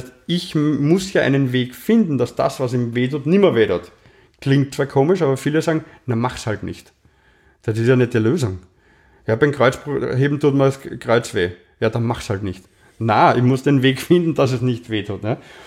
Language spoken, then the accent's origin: German; Vienna, Austria; die schweren Dinge merken wir als Wiener ja nicht.